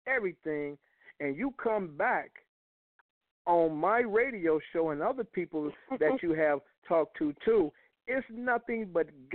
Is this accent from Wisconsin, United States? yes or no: no; Detroit, Michigan, United States; You know, I'm from Detroit